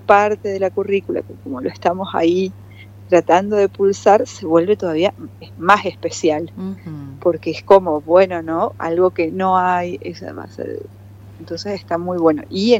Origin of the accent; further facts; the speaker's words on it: Buenos Aires, Argentina; toda mi familia es de Misiones. Uh-huh. Así, mi mamá, mi papá, mis abuelos. Así que sí. Yo siempre digo que soy porteña por error.